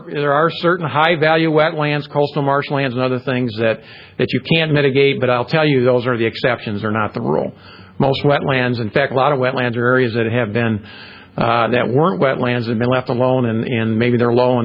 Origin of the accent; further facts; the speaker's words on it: Phoenix, Arizona, United States; I grew up in Phoenix, went to high school in Scottsdale.